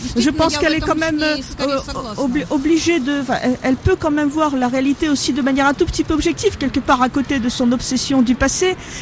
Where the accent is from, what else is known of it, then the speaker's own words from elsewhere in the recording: Ulyanovsk, Ulyanovsk Oblast, Russia; Je voulais aussi montrer Ulianovsk tel qu'il est aujourd'hui. Là, c'est peut-être un peu ma nostalgie aussi, parce que c'est ma ville